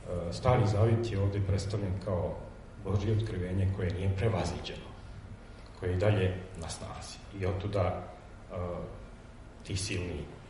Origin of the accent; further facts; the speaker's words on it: Bosnia & Herzegovina; u stvari to je, kako se kod nas u Bosni kaže, muštuluk.